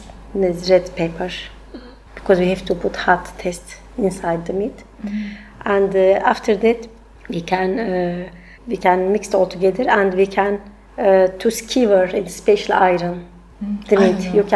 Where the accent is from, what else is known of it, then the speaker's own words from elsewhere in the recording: Turkey; English is a second language; Yeah, I'm from Turkey.